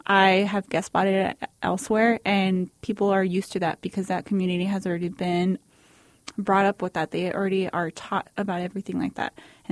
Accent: El Paso, Texas, United States; I'm not from El Paso, but I am born and raised from here. When I was younger, everyone was like, well, I'm leaving El Paso.

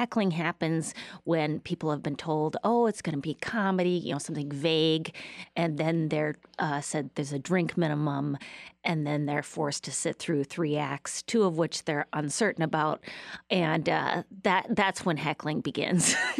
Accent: Duluth, Minnesota, United States; I grew up in Duluth, Minnesota, where it was very, I know there's a Duluth, Georgia, so I don't want to confuse people.

